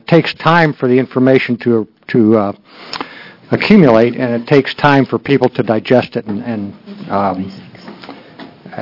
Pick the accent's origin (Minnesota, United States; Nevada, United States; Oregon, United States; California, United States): Oregon, United States; Eugene; I'm a pulmonologist from Eugene